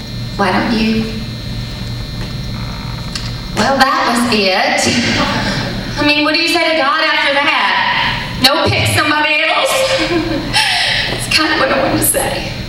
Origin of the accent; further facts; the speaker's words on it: Mississippi, United States; I'm from Mississippi. I think I'm 15th generation Christian. I'm out of the womb Christian in Mississippi.